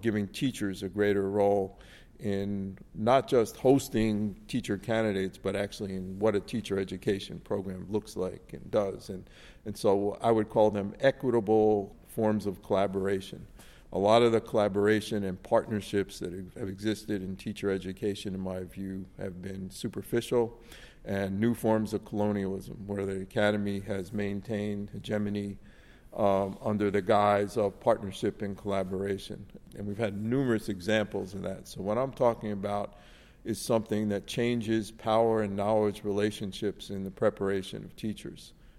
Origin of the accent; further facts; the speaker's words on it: Philadelphia, Pennsylvania, United States; I grew up in Philadelphia and went to public schools